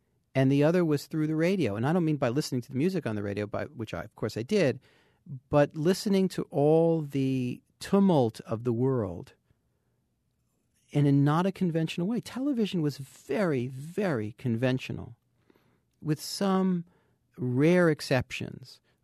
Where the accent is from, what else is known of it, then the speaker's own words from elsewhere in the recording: New Jersey, United States; Well, I grew up in New Jersey, and in a town that I saw or perceived as not exactly the height of excitement.